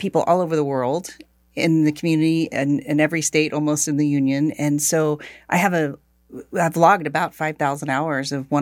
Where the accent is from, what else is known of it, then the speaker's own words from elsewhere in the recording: Tulsa, Oklahoma, United States; So I grew up here in Tulsa, and I had amazing teachers.